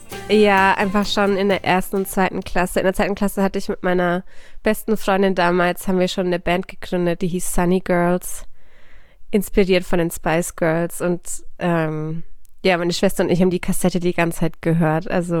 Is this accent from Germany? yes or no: yes; Bavaria, Germany; ich bin ja in Bayern aufgewachsen.